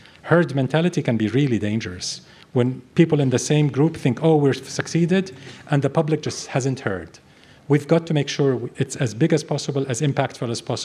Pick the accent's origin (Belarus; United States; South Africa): South Africa; I mean, we understand misery. Believe us, we're South African. We know.